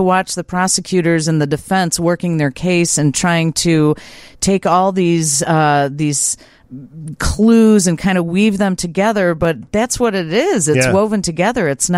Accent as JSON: {"language": "English", "town": "Brookfield", "country": "United States", "said": "Because I'm just from Brookfield. I'm not really from the South."}